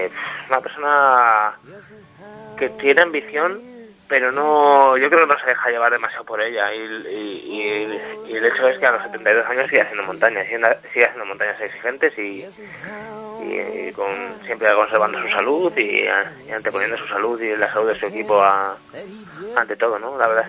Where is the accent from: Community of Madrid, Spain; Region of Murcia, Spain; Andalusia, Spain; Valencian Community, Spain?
Community of Madrid, Spain; Madrid; Yo soy madrileño y le sigo desde hace muchos años.